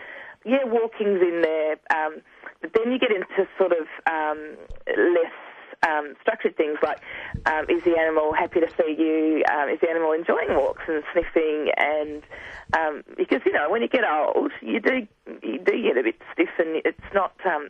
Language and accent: English; Melbourne, Victoria, Australia; I'm a veterinarian from Melbourne.